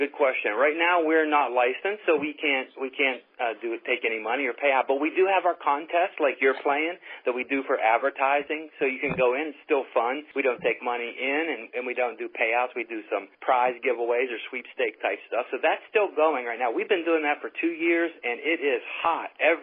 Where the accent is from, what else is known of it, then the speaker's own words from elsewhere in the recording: West Virginia, United States; We used to do West Virginia Mountaineer basketball games because we're from West Virginia.